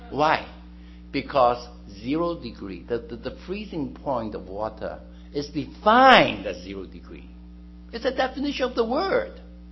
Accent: Australia; I came from Australia.

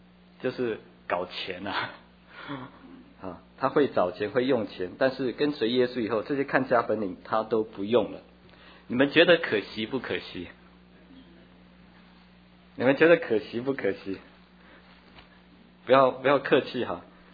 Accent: Taiwan; 我在小时候在台湾乡下长大，小地方菜市场卖菜

